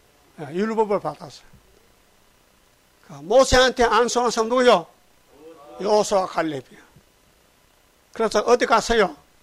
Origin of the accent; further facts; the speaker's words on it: Uiseong, North Gyeongsang, South Korea; 우리 고향에 경상북도 의성군 다인 장로교회에 가서 목회를 했어요.